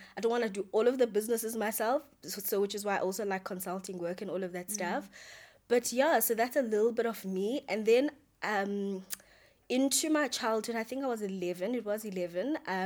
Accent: Lusikisiki, Eastern Cape, South Africa; I grew up in Lusikisiki. We didn't really have that much exposure into careers and all of that.

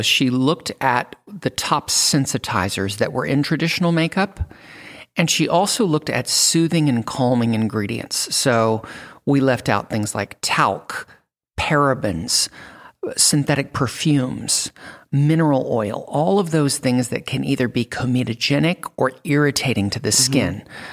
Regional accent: San Antonio, Texas, United States; I grew up in San Antonio, Texas. And I was raised by my grandmother, pretty much, my grandparents.

